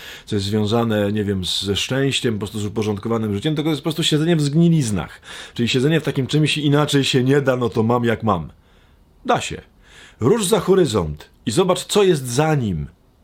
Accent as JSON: {"language": "Polish", "region": "Silesian Voivodeship", "country": "Poland", "said": "Ja w sumie jestem spod Częstochowy, więc to nie jest dziwne, że jakiś tam duch częstochowski mi przechodzi"}